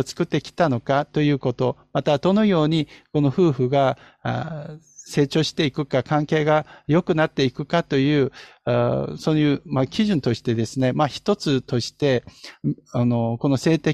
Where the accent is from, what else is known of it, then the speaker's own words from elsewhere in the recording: South Korea; Japanese is a second language; 私は韓国の出身なんですが